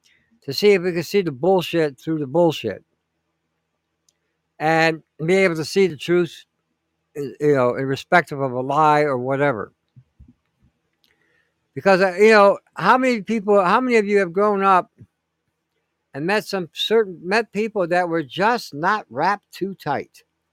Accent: Detroit, Michigan, United States; I grew up in Detroit growing up as a young, as a kid.

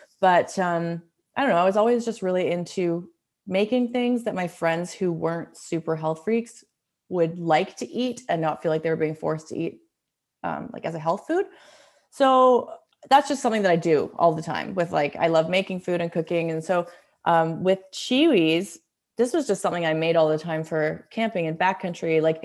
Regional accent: Ontario, Canada; moved away as an adult; also born or lived in Whistler; now in Squamish, Canada; I'm originally from Ontario and I came out to visit a friend in Whistler when I was 19, and I ended up living there for 5 years and then was in the city for about a decade. And then we decided to meet in the middle and buy in Squamish

